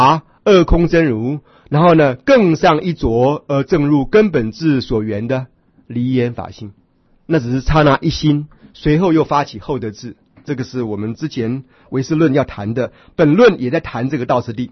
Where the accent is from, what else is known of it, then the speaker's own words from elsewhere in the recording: Taiwan; 这是我们台湾话很离俗不太好听的话